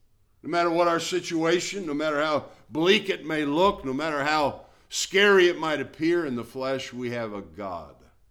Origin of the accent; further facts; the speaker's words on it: Milwaukee, Wisconsin, United States; When I was growing up in Milwaukee, my parents, of course, as you know, they went to church for maybe a year and then they stopped, but they sent us to church.